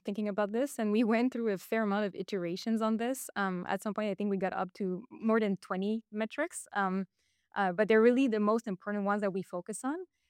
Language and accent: English; Quebec, Canada; first language French; English is a second language; If I think about French, so I'm from Quebec, and there's a level of formality that might be expected in a work context.